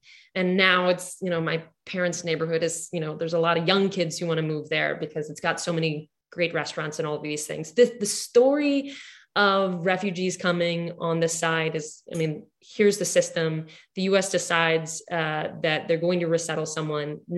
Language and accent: English; Houston, Texas, United States; maybe it's because I grew up in Houston, a city that had just massive, like, holding out of the center during the oil crisis. Like, downtown was abandoned, and we lived downtown